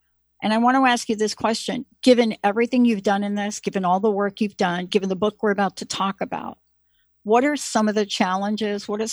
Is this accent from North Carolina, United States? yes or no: no; New Jersey, United States; I'm from New Jersey, by the way.